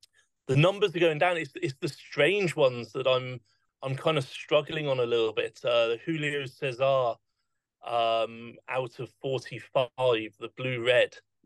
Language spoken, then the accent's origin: English; Bournemouth, South West England, United Kingdom; growing up, because Bournemouth, my hometown team, weren't in the Premier League, Spurs were actually the team that I followed in the Premier.